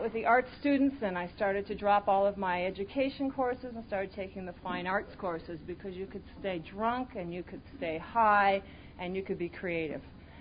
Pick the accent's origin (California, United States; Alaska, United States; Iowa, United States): Iowa, United States; I grew up in Iowa, and that was my very first resentment from the moment I could realize where I was.